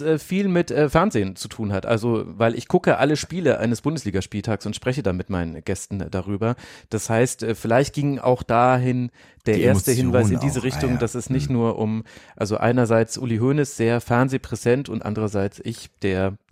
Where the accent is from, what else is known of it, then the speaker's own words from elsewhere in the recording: Munich, Bavaria, Germany; ich komme aus München oder lebe und arbeite jetzt in München